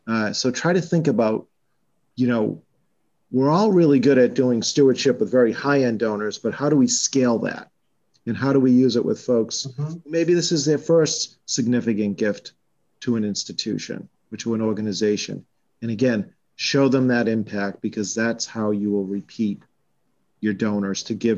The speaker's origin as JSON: {"language": "English", "region": "Massachusetts", "country": "United States", "accent": "Boston", "said": "I'm really hacking away with my Boston accent here"}